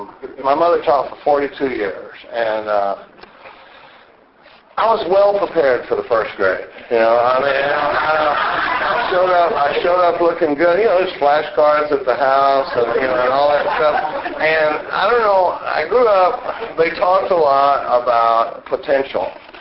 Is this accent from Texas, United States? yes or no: yes; Dallas, Texas, United States; I grew up in Dallas, Texas, and was born in 1956.